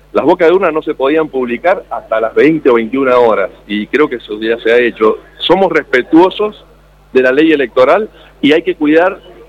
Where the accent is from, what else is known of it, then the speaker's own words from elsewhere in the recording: Mendoza, Argentina; yo como les decía, vengo del Valle de Uco.